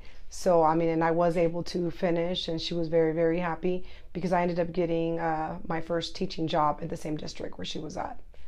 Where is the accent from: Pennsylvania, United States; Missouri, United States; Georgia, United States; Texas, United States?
Texas, United States; Houston; I grew up in the Houston area, and I remember my first 2 years of high school.